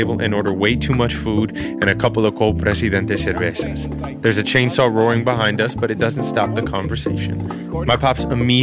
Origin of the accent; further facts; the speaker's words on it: Queens, New York, United States; As a kid growing up in Queens, I knew I was Dominican.